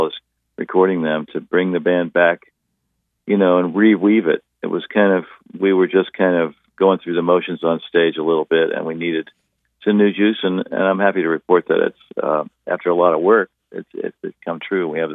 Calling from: Nashville, Tennessee, United States; I'm in Nashville, my home in Nashville, yeah.

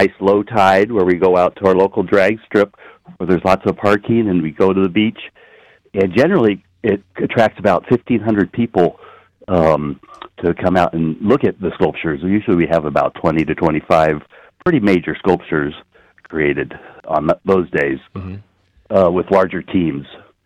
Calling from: Manila, California, United States; Well, I'm from Manila, California, here in Humboldt County on Humboldt Bay.

